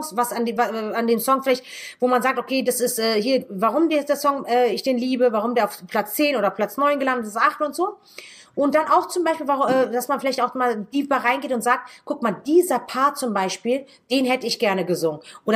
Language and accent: German; Italy; Ich bin Italienerin